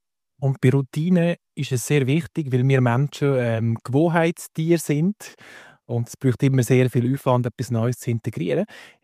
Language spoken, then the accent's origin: German; Valais, Switzerland; accent: Valais dialect; Ich bin ursprünglich vom Wallis. Das gehört man meinem Dialekt.